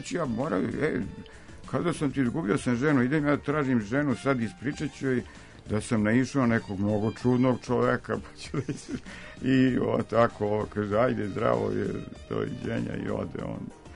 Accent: Belgrade, Serbia; ja sam iz Evrope, pošto znam da Amerikanci mnogi ne znaju za neke države, kažem, ne znam, ste čuli, ja sam iz Beograda, iz Jugoslavije

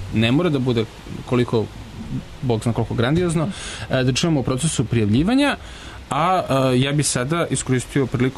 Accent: Belgrade, Serbia; ja prvi kao Beograđanin

